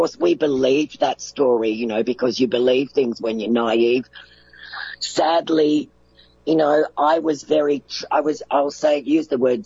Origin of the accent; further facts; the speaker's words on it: Melbourne, Victoria, Australia; I was born in Melbourne in March in 1963. I'm 58 years old, nearly 59. I went to a Catholic school